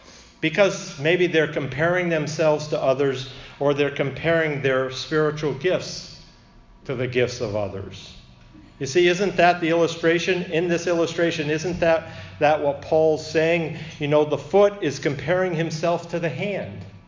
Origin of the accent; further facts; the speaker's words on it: United States; And just because I'm an American pastor, I cannot boast